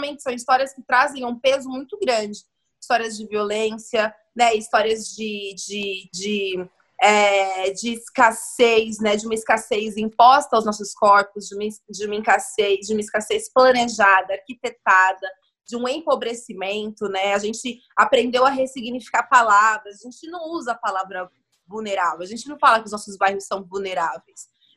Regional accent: São Paulo, Brazil; aqui em São Paulo, que é de onde eu vim, né?

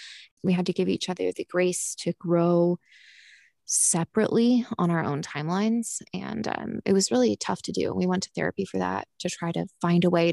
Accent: United States; also born or lived in United Kingdom; all of my experiences as an adult, and my whole context for motherhood was British, even though I'm American.

